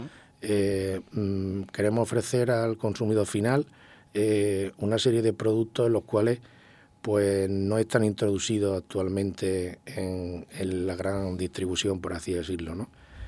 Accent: Estepa, Andalusia, Spain; yo como siempre con mucho cariño a mi tierra, a Estepa

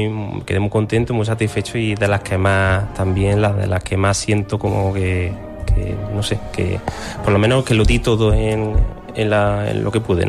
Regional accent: Rute, Andalusia, Spain; las que tengo para mi pueblo, para la Virgen del Carmen, para … el himno de coronación del Carmen de Rute, a mi cofradía de la Veracruz de Rute

